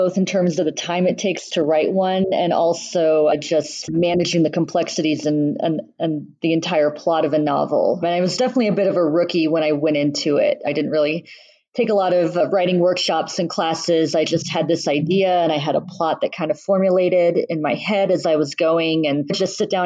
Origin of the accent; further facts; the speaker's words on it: Saudi Arabia; also born or lived in Bahrain; I grew up in the Middle East, raised in Saudi Arabia and Bahrain, which is both a very, if you watch the news at all, like very politically charged kind of region